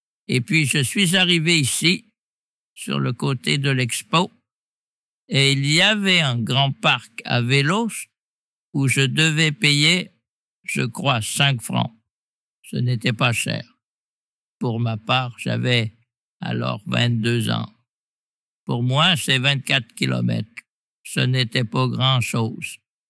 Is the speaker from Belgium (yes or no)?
yes; Mechelen, Flanders, Belgium; je suis né en 1935 à Malines, où je vis toujours.